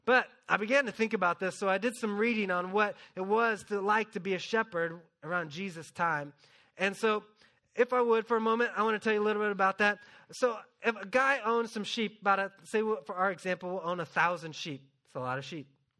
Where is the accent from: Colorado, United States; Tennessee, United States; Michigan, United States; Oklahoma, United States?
Oklahoma, United States; Tulsa; I grew up there in Tulsa going to Victory, and directly across the street was Oral Roberts University